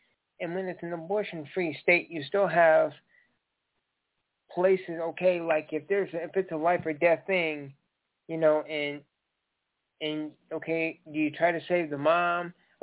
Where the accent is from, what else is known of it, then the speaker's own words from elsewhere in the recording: Durban, KwaZulu-Natal, South Africa; I'm from Durban, South Africa.